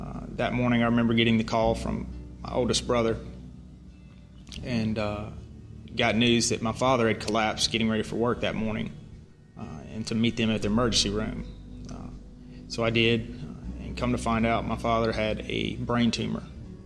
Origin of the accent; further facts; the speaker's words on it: Louisiana, United States; amidst this journey, we're still finding hope each and every day. I grew up here in North Louisiana and went to church, was saved at the age of 12.